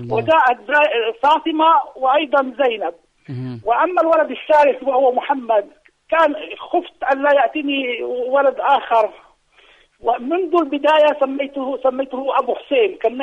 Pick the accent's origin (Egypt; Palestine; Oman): Palestine; وعندنا في فلسطين وعند كل الدول العربية كانوا يسمون أبنائهم